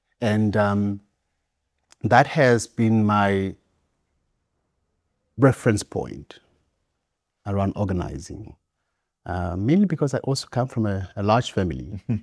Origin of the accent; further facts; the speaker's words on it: South Africa; because I come from Bapedi cultural group or nation, not a tribe